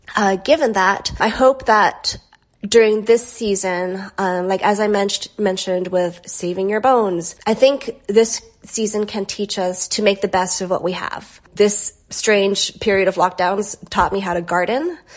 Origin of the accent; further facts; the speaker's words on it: Hawaii, United States; So I grew up in Hawaii. So my idea of Thanksgiving and Christmas is a little bit different from maybe what like a person raised on the mainland, their idea of Thanksgiving is.